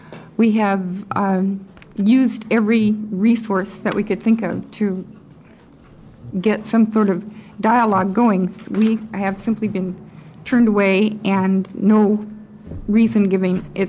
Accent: Portland, United States; I'm from Portland.

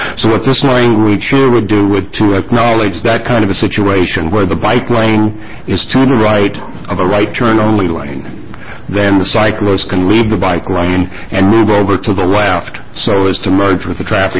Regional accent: Keizer, Oregon, United States; Actually, I'm from Kaiser. I ride into Salem fairly frequently.

